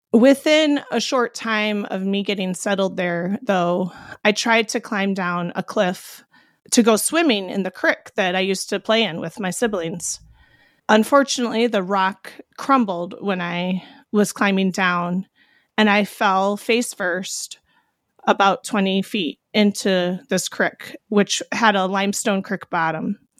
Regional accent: Iowa, United States; I found out that my parents decided to sell the farm that I grew up on in Iowa.

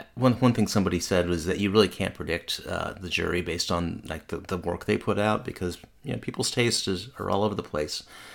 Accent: Atlanta, Georgia, United States; I grew up in Atlanta, and there's an Atlanta scene, and then there's South Carolina, so. So maybe I'm a little biased.

